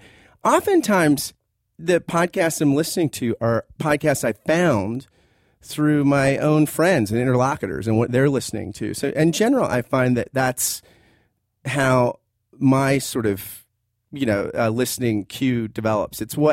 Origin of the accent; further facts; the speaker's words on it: New Jersey, United States; I grew up in New Jersey, and we were members of a Methodist church, but we didn't really go much.